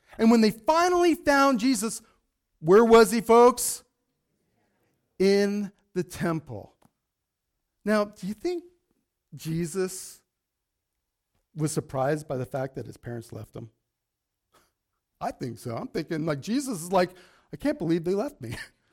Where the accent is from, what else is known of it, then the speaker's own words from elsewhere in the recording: United States; they're looking for gringos like me, right? They're looking to, kidnap people, and then, we're American, so every one of us are rich, right?